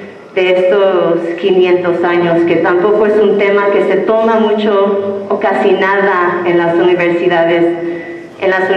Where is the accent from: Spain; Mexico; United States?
United States; Oxnard, California; regresé a mi pueblo, que es en territorio Chumash, territorio Tonga, que se llama Oxnard y Los Ángeles, California.